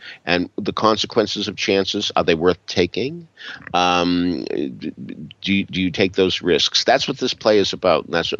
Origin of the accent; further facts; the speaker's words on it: Arlington, Massachusetts, United States; an actress from my hometown of Arlington, Massachusetts